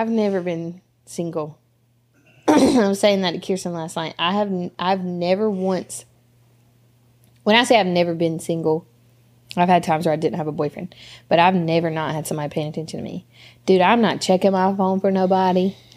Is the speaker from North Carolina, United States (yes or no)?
yes; Topsail, North Carolina, United States; I would rather do it in Topsail, but that's because I grew up on Topsail.